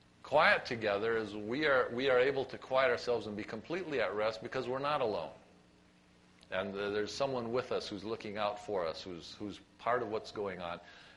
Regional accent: Pasadena, California, United States; I'm from Pasadena.

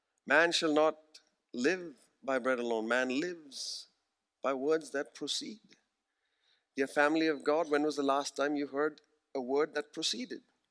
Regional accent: India; I grew up in India. I grew up with gods all over the place.

